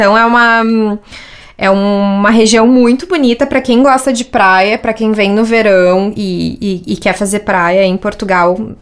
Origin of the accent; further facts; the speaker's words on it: Rio Grande do Sul, Brazil; Só nós, que somos do Rio Grande do Sul.